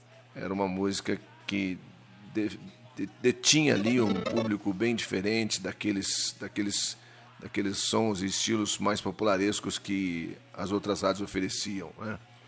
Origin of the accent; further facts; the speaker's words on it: Aguaí, São Paulo, Brazil; sou natural de Aguaí, estado de São Paulo.